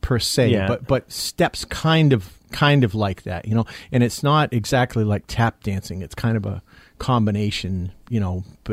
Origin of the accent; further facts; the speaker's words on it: Dover, United States; my mother grew up on the farm that was really a couple hundred yards from where I grew up on Toll End Road in Dover, my grandparents' farm, Pat and Annie McCarthy